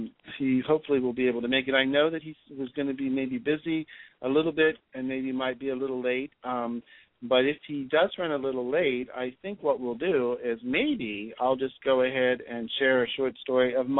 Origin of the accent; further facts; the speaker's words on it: Ohio, United States; moved away as an adult; now in California, United States; Well, I grew up in Ohio, so I, you know, for 31 years until I escaped to California, until I packed up my bags, quit my great job I had, and put them all in my car